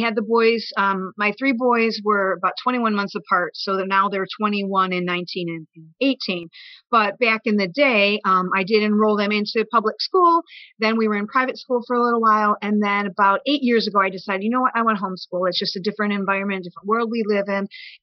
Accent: Bloomingdale, Illinois, United States; now in Northwest Indiana, United States; So growing up in Illinois, spent most of my time in the suburban Chicagoland suburbs, and again, grew up in Bloomingdale, and then went to college out in Joliet.

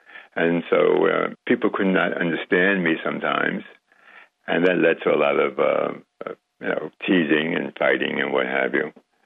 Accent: West Virginia, United States; born there; You know, when you mentioned before I was born in West Virginia, well, I was given to … to raise.

